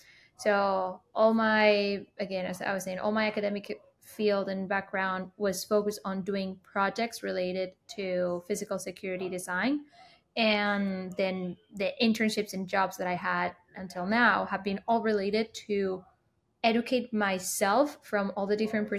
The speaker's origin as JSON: {"language": "English", "country": "Spain", "said": "I am originally from Spain."}